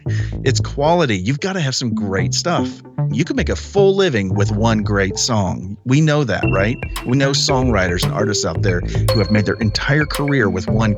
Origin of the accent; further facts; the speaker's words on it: Dallas, Texas, United States; I'm from Dallas originally, and I had gone home during a summer break after college